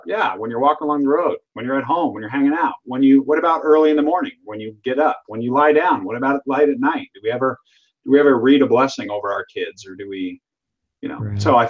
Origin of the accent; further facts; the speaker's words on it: Seattle, Washington, United States; and I'm from Seattle, which means that the average is actually once a month.